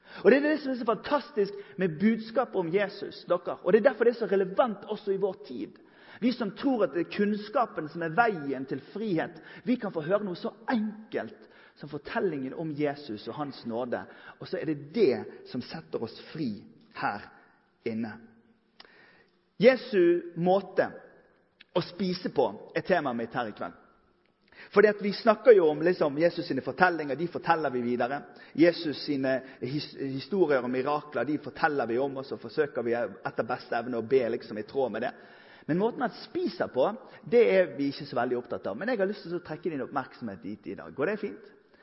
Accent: Bergen, Vestland, Norway; Ja, men altså, hør, jeg trenger ikke det for selvtilliten min, for jeg er bergenser.

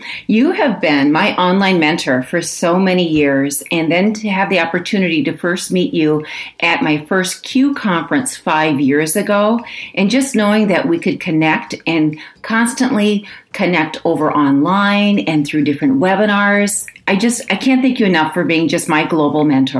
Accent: Iowa, United States; Well, I can really say that I grew up in Northeast Iowa on a dairy farm.

